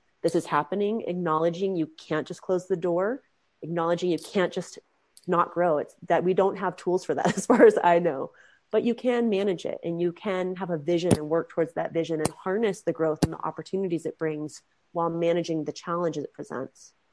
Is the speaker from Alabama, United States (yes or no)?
no; Sandpoint, Idaho, United States; Because I specifically mentioned Sandpoint because I'm from Sandpoint